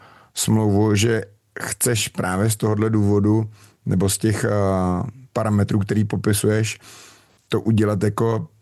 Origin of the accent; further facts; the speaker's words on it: Plzeň, Plzeň Region, Czechia; protože já jsem Plzeňák